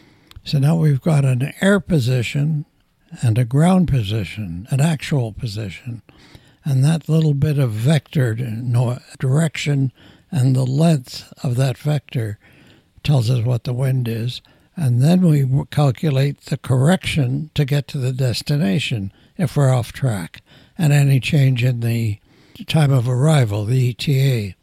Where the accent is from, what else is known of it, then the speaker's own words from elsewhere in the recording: England, United Kingdom; is going to be in Canada, and you were born and raised in England.